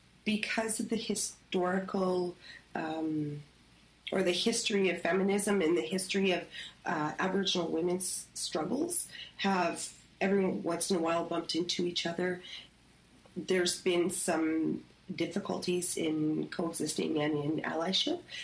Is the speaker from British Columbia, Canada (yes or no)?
no; Saskatchewan, Canada; I'm from Pekasi's First Nations in Saskatchewan, and I'm Cree and Ojibwe.